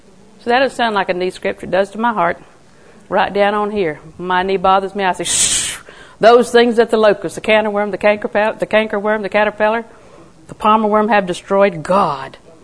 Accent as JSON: {"language": "English", "region": "the South", "country": "United States", "said": "I said, I'm sorry, I'm from the South. Until my mother dies, I have to say ma'am."}